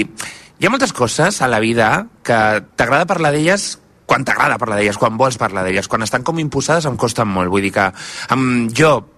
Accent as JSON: {"language": "Catalan", "town": "Cerdanyola del Vallès", "region": "Catalonia", "country": "Spain", "tie": "born or raised there", "said": "I ara fixa't que aniré a Cerdanyola, que és el meu poble, aniré a fer el pregó de festes"}